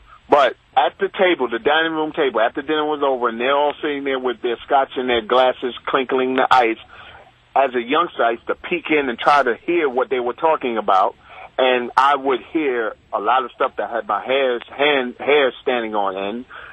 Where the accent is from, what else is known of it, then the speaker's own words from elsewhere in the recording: New York, United States; But I grew up, I'm here now, you know, WMAL land, but I grew up in New York. And I grew up in a house, you know, my family, we gathered in Brooklyn every year for Christmas